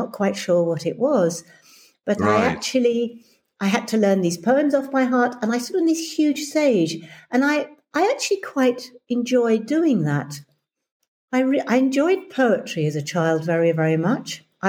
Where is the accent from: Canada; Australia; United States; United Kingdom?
United Kingdom; South East England; I went to a private school in Surrey. I grew up in Surrey